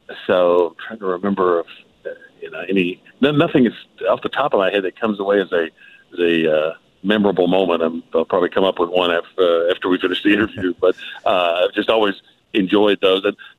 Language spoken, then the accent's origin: English; Paris, Kentucky, United States; I was a fan of the game because I grew up in Pitts, where Claiborne Farm is based